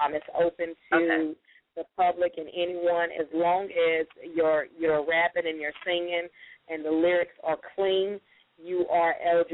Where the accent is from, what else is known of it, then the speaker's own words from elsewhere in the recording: Rockingham, North Carolina, United States; I'm actually from Rockingham, North Carolina, so we chose to do the first show there for that reason.